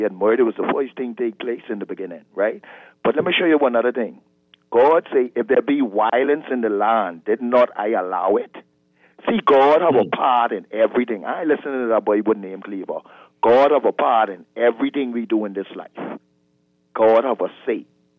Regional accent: Mason, United States; I grew up in Mason.

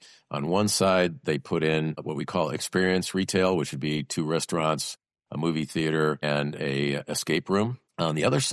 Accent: Oshkosh, Wisconsin, United States; The mall where I grew up in Oshkosh was actually closed down and foreclosed on many years ago.

